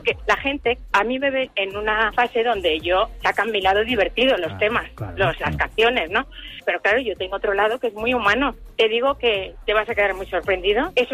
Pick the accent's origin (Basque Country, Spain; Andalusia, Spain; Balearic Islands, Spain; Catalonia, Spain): Catalonia, Spain; con todo lo contrario, que yo soy catalana encima.